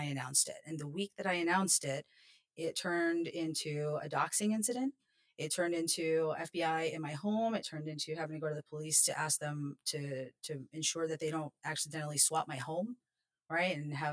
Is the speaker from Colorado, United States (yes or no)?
no; New York, United States; born there; My father's from India. They're both naturalized citizens to the United States. And I was born in New York.